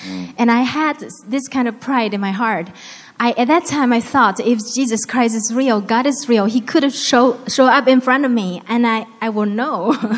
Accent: Xiamen, Fujian, China; I'm from Xiamen.

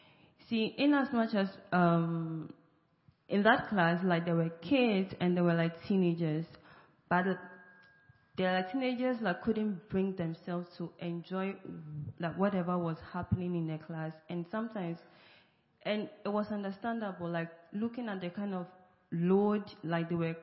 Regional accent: Ghana; and I'm from Ghana.

